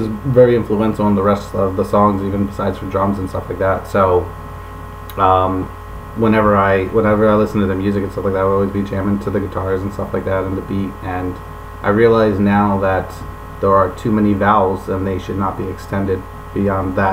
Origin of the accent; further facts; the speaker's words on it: Philadelphia, Pennsylvania, United States; No. I was born and raised in Philly.